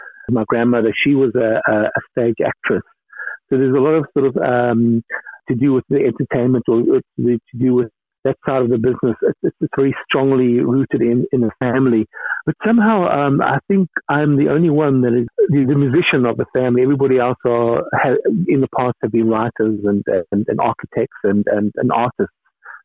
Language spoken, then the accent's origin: English; South Africa; when I grew up in South Africa